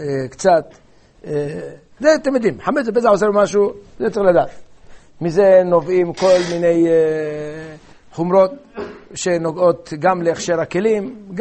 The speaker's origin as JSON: {"language": "Hebrew", "town": "Kiryat Ata", "region": "Haifa District", "country": "Israel", "tie": "born or raised there", "said": "לא עיר הולדתי אבל עיר ילדותי, שהייתי שם בקריית אתא"}